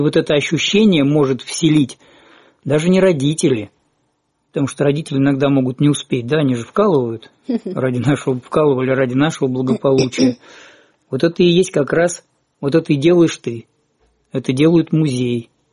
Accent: Tomsk, Tomsk Oblast, Russia; moved away; also born or lived in Leningrad; лет 10 с того момента, как я уехал из Томска, всегда очень сильно тянул в Томск.

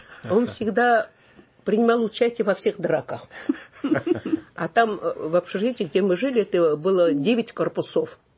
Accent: Nagorno-Karabakh, Azerbaijan; Мы учились в Ереване. Я приехала из Нагорного Карабаха.

